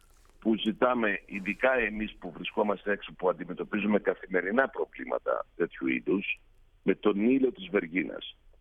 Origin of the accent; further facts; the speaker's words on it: Macedonia, Greece; Είμαστε Έλληνες. Είμαι περήφανος που είμαι Μακεδόνας, είμαι περήφανος που είμαι απόγονος του Μεγάλου Αλεξάνδρου